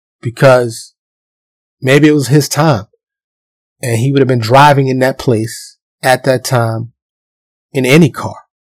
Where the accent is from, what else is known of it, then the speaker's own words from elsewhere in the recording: New York City, New York, United States; Born and raised in New York.